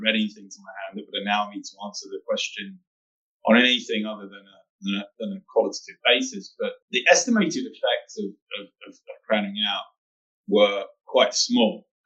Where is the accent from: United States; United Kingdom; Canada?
United Kingdom; England; I guess I can get away from saying that as an Englishman